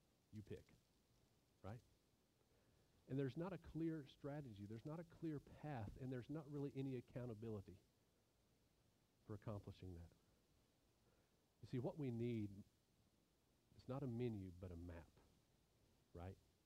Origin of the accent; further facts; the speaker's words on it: Georgia, United States; I'm thinking of growing up in North Georgia, going to Dahlonega and panning for gold, right?